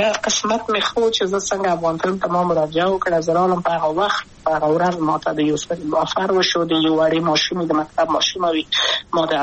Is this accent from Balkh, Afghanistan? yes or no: no; Kabul, Afghanistan; also born or lived in Wardak Province; زه خو اصلا د وردګو ولایت یم، د پلار مې د وردګو ولایت ته خلګن سره کېدلې، د کابل په تخته پل سیمه کې یم او لویا شویم کابل کې هم مکتب می دولسمه په کابل